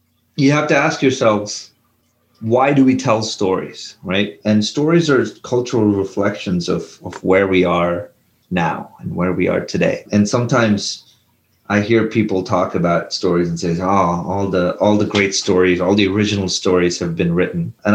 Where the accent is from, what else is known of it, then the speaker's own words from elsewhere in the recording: India; when I was a kid growing up in India